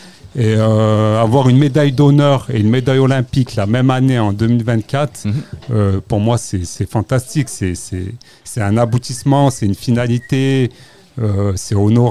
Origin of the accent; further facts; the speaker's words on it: Échirolles, Auvergne-Rhône-Alpes, France; Ouais, je viens d'Échirolles